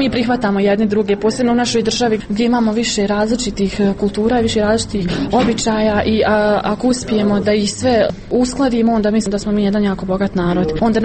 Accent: Jajce, Federation of Bosnia and Herzegovina, Bosnia & Herzegovina; Pošto ja dolazim iz Jajca, to je jedna mala sredina

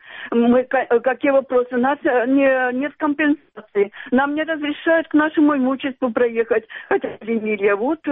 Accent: Shyrokyne, Donetsk Oblast, Ukraine; Широкина нас выгнали в 12-15 года. Выгнали, расстреливали, по сути, наши дома, и это было, мы не считаем себя переселенцами, а только беженцами.

